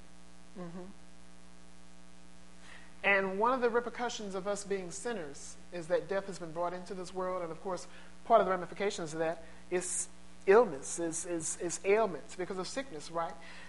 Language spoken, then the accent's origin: English; St. Louis, Missouri, United States; As most of you know, I'm from St. Louis.